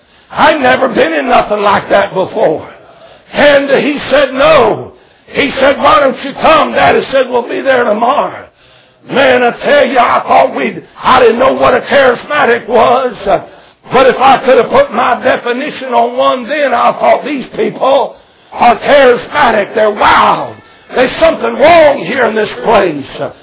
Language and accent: English; Maryland, United States; also born or lived in Washington, D.C.; I was born in Washington, D.C., raised in the outskirts of Maryland, out from Washington, D.C. till I was 16 years old.